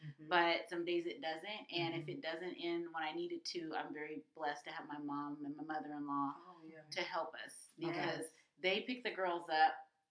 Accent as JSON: {"language": "English", "town": "Los Angeles", "region": "California", "country": "United States", "tie": "born or raised there", "said": "I grew up in South Los Angeles."}